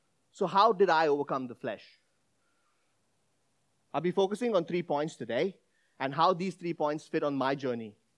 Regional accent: Mumbai, Maharashtra, India; So I grew up in Mumbai. It's a city of 19 million people, and it's really busy.

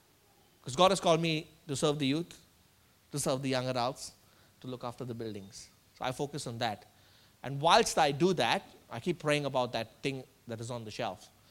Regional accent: Mumbai, Maharashtra, India; I grew up in Mumbai in a very low socioeconomic background. So I'd say lower middle class.

